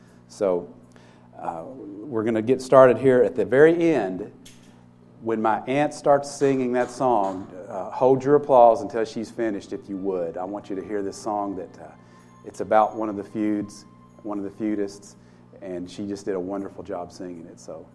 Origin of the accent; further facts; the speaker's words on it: Kentucky, United States; I grew up in Breathitt County. Our backyard, we had a cabin.